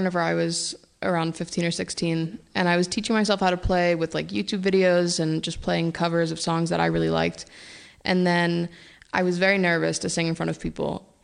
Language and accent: English; Pittsburgh, Pennsylvania, United States; Sure. I grew up in Pittsburgh. I went to North Allegheny High School, and I'm currently a student at Slippery Rock University studying creative writing.